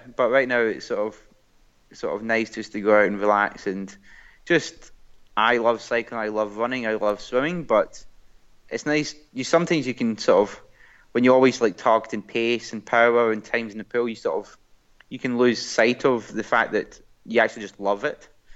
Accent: Scotland, United Kingdom; accent: Scottish; Even with my Scottish accent, he understood the message

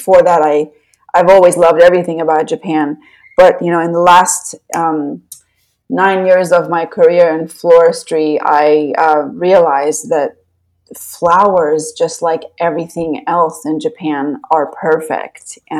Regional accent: Iran; I loved him so much, and I was with him a lot growing up in Iran. And Persian culture in general is a very flower-centric culture.

